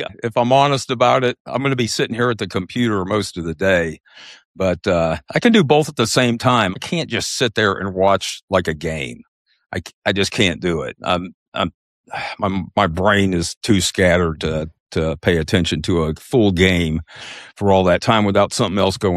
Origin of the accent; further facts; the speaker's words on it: Lexington, Kentucky, United States; I grew up in Lexington, Kentucky. It's a religion out there.